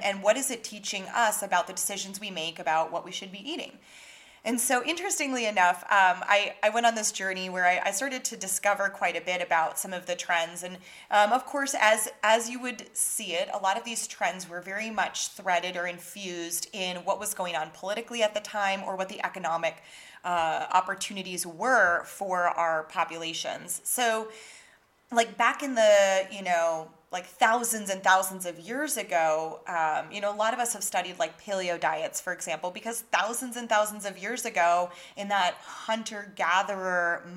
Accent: Wisconsin, United States; growing up in the Midwest, first of all, growing up in Wisconsin

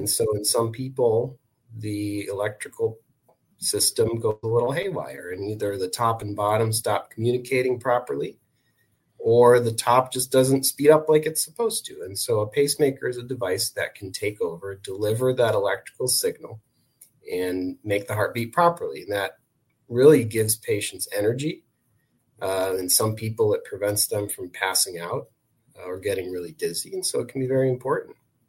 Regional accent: Detroit, Michigan, United States; also born or lived in Chicago; So my background, I grew up in Michigan. I grew up on the east side in the suburbs of Detroit.

